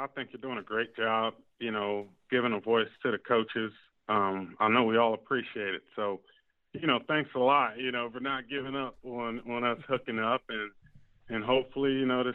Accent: Virginia, United States; born there; You know, I'm from, I was born in Virginia. You know, my mom lives in Maryland now.

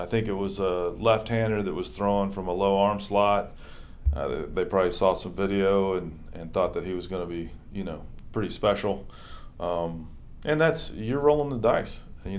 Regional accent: Crittersville, Ohio, United States; I always kind of step people down when they ask, like, where are you from? I'm like, do you know where Dayton is? Do you know where Lima is? Do you know where Wapakoneta is? Crittersville. Okay, there we go. That's where home was

